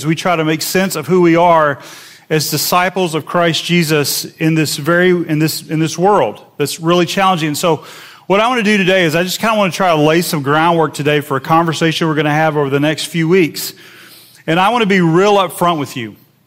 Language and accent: English; Nashville, Tennessee, United States; I grew up in Nashville, Tennessee.